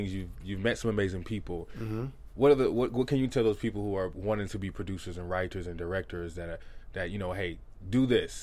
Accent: Frankfurt, Hesse, Germany; also born or lived in Atlanta, United States; I'm originally from Frankfurt, Germany, so I moved here from Atlanta.

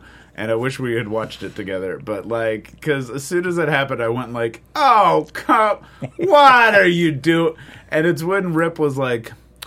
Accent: New England, United States; I'm from New England. I like to put maple syrup in there.

